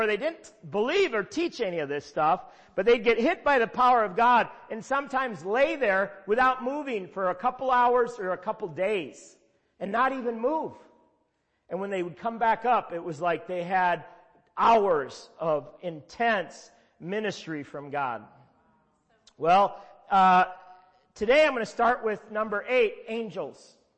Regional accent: Midwest, United States; I am from the Midwest. We tend to be very practical in the Midwest, right? I grew up and got saved in the Baptist church.

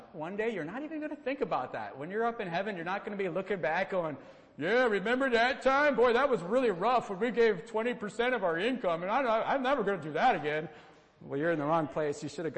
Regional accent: Green Bay, Wisconsin, United States; so I'm from Green Bay, for those who don't know, and we would go to Door County like every weekend in summer to go camping. You know, we're good Wisconsinites, and go up north.

